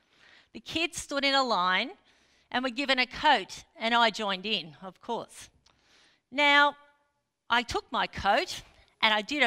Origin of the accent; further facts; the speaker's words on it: Victoria, Australia; Now, this is strange, as I grew up in the Mallee, surrounded by Mallee scrub.